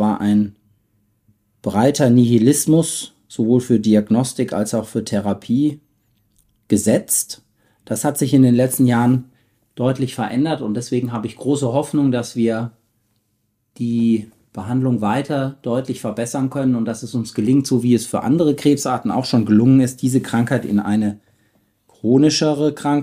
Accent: Heidelberg, Baden-Württemberg, Germany; weil ich ja als Heidelberger auch geprägt bin von dieser Klinik hier

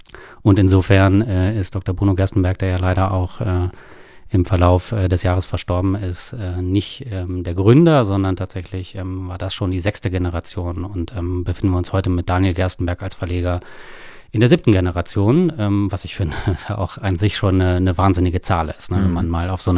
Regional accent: Gehrden, Lower Saxony, Germany; Also räumlich komme ich aus der Region Hannover, bin ein Regionshannoveraner gebürtig, lebe auch heute noch in Gerden, da komme ich ursprünglich her.

